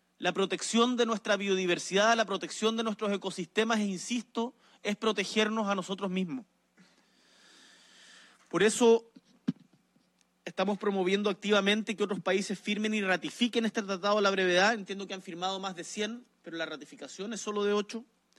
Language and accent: Spanish; Punta Arenas, Magallanes, Chile; Yo nací allá, en Punta Arenas, al frente del estrecho, y crecí mirando el mar.